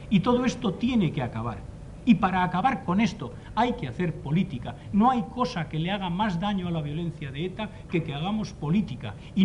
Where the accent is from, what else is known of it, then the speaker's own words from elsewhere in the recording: Basque Country, Spain; Todos somos vascos. Todos somos vascos.